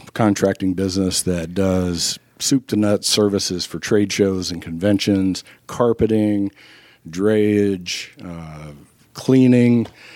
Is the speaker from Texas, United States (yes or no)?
no; Huntington, West Virginia, United States; moved away as an adult; Small town right on the Ohio River. Was there through school and left when I was 23. That's the thing is, as soon as you get out of West Virginia.